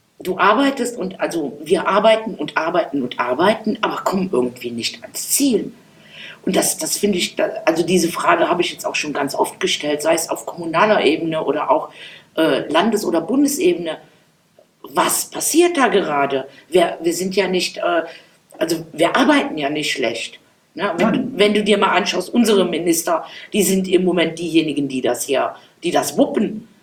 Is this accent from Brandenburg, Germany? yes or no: no; Aachen, North Rhine-Westphalia, Germany; ich komme aus der Städteregion Aachen.